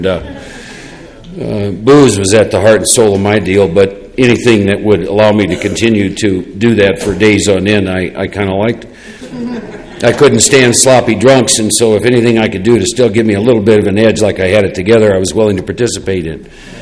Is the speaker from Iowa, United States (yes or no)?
yes; Iowa, United States; born or raised there